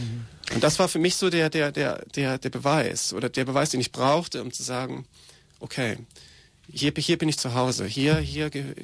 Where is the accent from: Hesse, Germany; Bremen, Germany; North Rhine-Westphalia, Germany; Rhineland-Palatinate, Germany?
Rhineland-Palatinate, Germany; Koblenz; ich komme aus Koblenz am Rhein und bin da 1970 geboren und auch da aufgewachsen zum größten Teil. Habe dann da Abitur gemacht in Koblenz